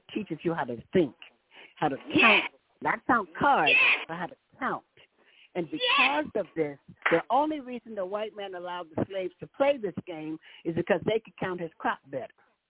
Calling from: Chicago, Illinois, United States

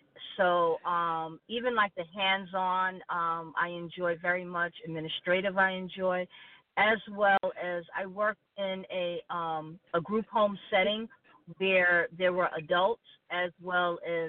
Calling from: New York, United States; the nurse

